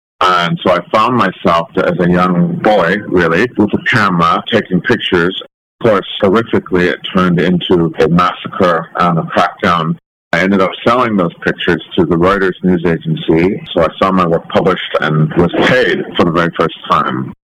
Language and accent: English; United States; born there; As I said, I was born in the United States, but everyone before me had been born in this one very small village.